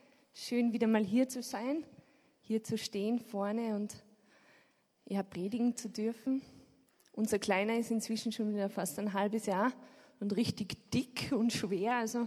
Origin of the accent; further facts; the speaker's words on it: Upper Austria, Austria; ich komme aus Oberösterreich